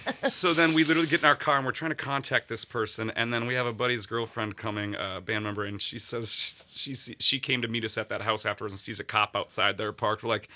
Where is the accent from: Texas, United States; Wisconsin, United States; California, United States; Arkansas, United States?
Wisconsin, United States; Appleton; I'm from Appleton, so we were offered a place by Mile of Music.